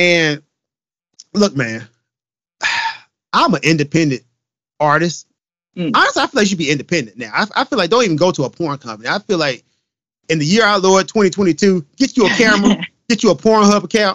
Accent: Memphis, Tennessee, United States; I'm from the South. Memphis, Tennessee, right?

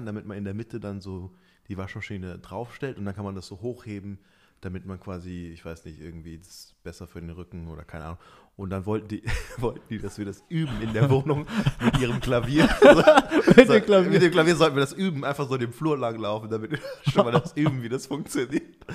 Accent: Thailand; Aber ich bin in Thailand aufgewachsen.

